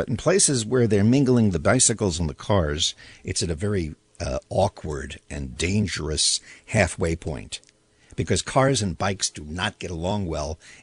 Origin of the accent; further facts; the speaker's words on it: Long Island, New York, United States; I grew up on Long Island where we had surfboards on our cars but never went surfing because there was no place that allowed it.